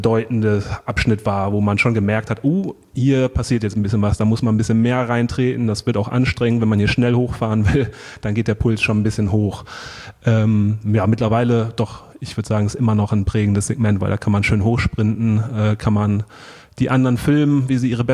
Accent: Cologne, North Rhine-Westphalia, Germany

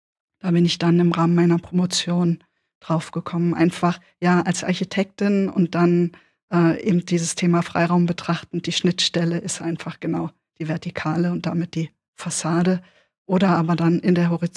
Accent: Berlin, Germany; für mich als Berliner Stadtkind

